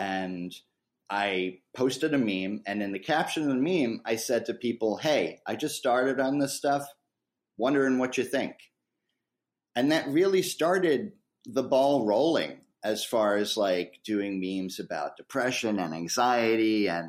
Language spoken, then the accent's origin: English; New York, United States; So where I come from is New York and the good old US of A, the greatest disaster on earth right now.